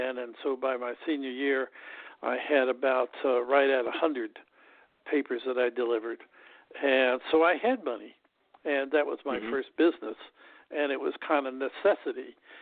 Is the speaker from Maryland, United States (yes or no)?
no; Kansas, United States; And so I was from Kansas, and so I got